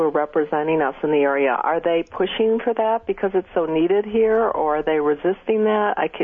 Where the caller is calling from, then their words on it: Charlottesville, Virginia, United States; I'm from Charlottesville.